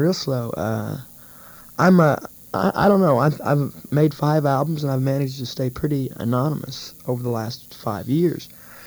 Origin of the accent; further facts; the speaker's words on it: Seymour, Indiana, United States; I come from Seymour, Indiana. 14,000 people. Not the end of the world, but you can see it from there.